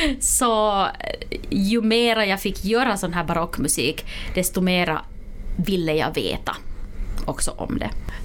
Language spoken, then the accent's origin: Swedish; Vaasa, Ostrobothnia, Finland; jag är hemma från Vasa, så att under min uppväxttid så var det ganska naturligt